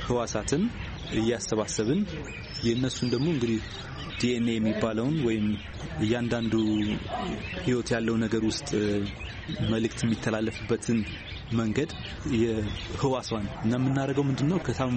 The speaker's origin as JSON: {"language": "Amharic", "town": "Debre Tabor", "region": "Amhara", "country": "Ethiopia", "tie": "born or raised there", "said": "ተወልጄ ያደግኩት በጎንደር አካባቢ ደብረ ታቦር በሚባል ከተማ ነው።"}